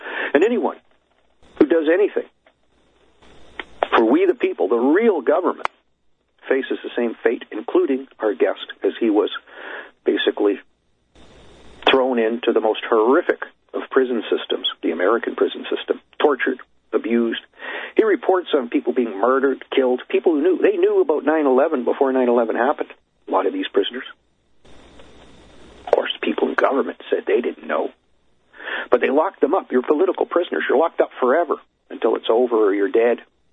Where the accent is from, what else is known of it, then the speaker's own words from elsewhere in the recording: Canada; I'm not a native-born son. I'm a Canadian, so I can't be president.